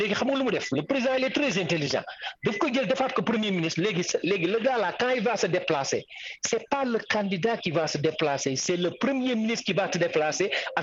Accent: Podor, Saint-Louis, Senegal; Je suis de Podor.

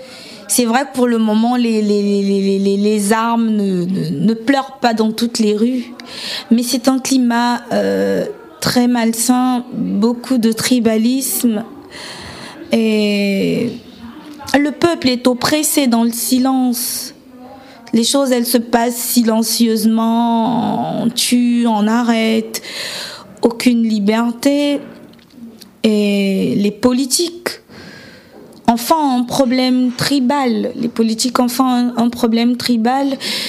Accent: Republic of the Congo; moved away as an adult; Oui, je viens du Congo-Brazzaville, un pays que j'aime énormément et qui me manque beaucoup, mais dans lequel j'ai pas pu rester, en fait. Je n'ai pas pu rester au Congo-Brazzaville.

